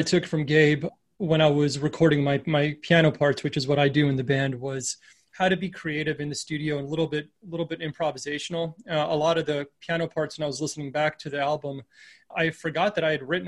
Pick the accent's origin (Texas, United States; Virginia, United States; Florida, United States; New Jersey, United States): Texas, United States; El Paso; I was a teenager growing up in El Paso, listening